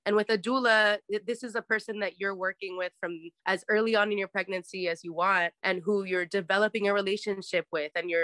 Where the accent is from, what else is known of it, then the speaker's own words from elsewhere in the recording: Bethlehem, Pennsylvania, United States; now in Philadelphia, United States; I grew up in Bethlehem, Pennsylvania, which is like 1.5 hours away from Philly.